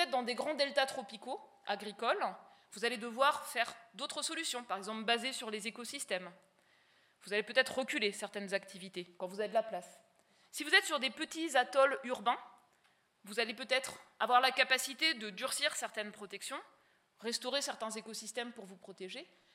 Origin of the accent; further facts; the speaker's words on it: Grand Est, France; born there; comme dans ma région natale, la Lorraine